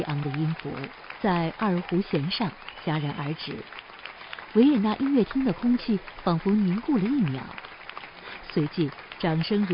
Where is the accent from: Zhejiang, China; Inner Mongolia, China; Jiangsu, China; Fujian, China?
Jiangsu, China; Wuxi; now in Vienna, Austria; 坐在观众席里的我，一个土生土长的无锡人，眼眶不禁湿润。